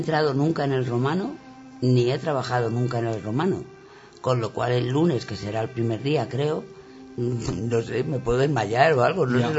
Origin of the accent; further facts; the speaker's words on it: Madrid, Community of Madrid, Spain; Creo que es con otra niña que de las Danaides, que también es de Madrid, creo que somos las únicas que no somos extremeñas